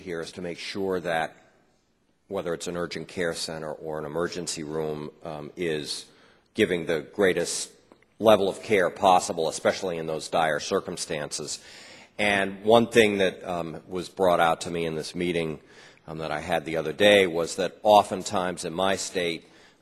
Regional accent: New Hampshire, United States; When I first got involved in this issue in my home state of New Hampshire in the Manchester VA

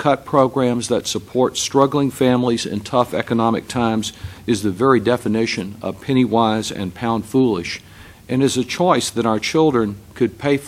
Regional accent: Texas, United States; In my home state of Texas, the legislature just concluded with a 40% cut, actually more than 40%, in certain child abuse prevention programs

